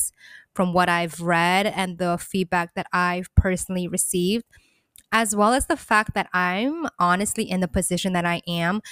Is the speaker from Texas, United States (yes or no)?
no; New York, United States; I don't know if it's because I'm this New Yorker, because he's a New Yorker too